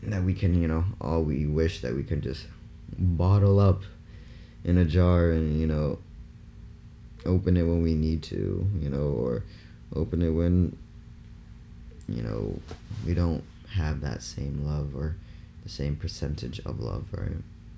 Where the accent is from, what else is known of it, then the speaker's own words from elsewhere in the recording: Massachusetts, United States; From someone who's not from California, who was born and raised in Massachusetts, and has always wanted to go to California